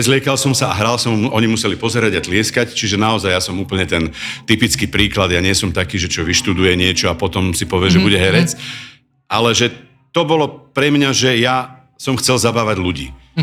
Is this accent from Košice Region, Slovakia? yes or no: no; Ružomberok, Žilina Region, Slovakia; Tam som teda od 6 rokov vyrastal, ale narodil som sa na Supre, v tých Supravilách.